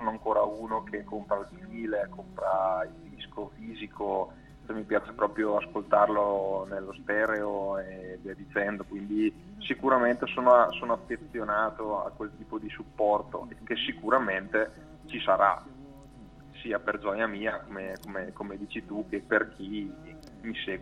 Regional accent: Brescia, Lombardy, Italy; born there; vivo a Brescia, sono nato a Brescia.

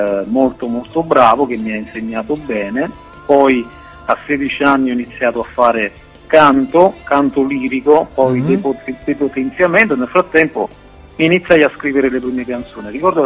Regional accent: Campania, Italy; c'avevo un nonno che era, tra l'altro lui suonava nella … che era un gruppo folcloristico del mio paese, Sagnieto Monforte, in provincia di Benevento.

